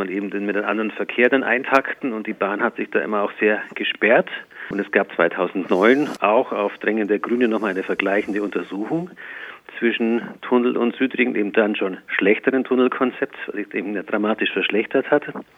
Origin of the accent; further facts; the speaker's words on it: Munich, Bavaria, Germany; Das sage ich als Münchner ungern.